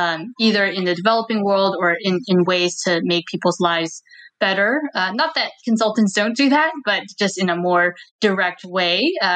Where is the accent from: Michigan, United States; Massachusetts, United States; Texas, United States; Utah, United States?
Michigan, United States; And growing up in Michigan, in the Midwest, the only entrepreneurs I knew were people who opened restaurants and laundromats.